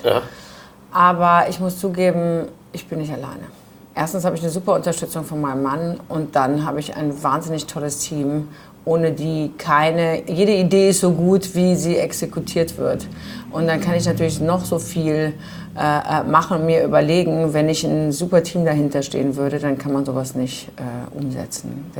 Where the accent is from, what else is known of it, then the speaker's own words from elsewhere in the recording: Düsseldorf, North Rhine-Westphalia, Germany; born there; ich bin in Düsseldorf geboren und war das erste Mal mit 14 auf einer großen Modemesse.